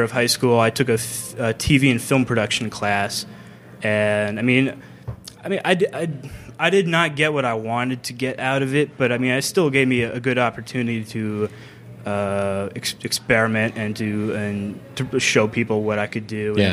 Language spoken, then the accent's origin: English; Scottsdale, Arizona, United States; I'm from Scottsdale, Arizona.